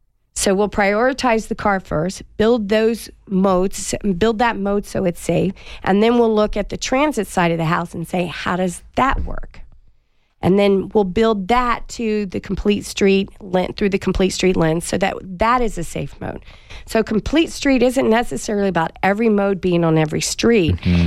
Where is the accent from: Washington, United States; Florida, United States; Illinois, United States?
Florida, United States; folks, I'm from Florida. We have nothing but flat land.